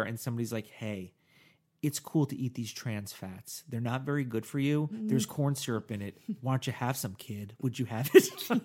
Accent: New Jersey, United States; because I want to do more of that, and I want to celebrate my home state of New Jersey.

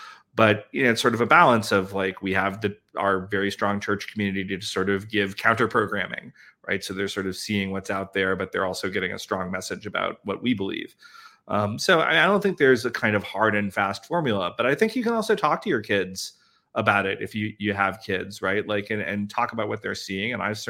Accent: North Carolina, United States; I grew up in North Carolina when that ad ran.

